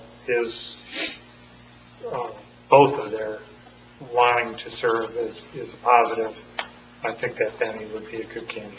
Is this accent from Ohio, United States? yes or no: yes; Toledo, Ohio, United States; Sure. I grew up in the Toledo area.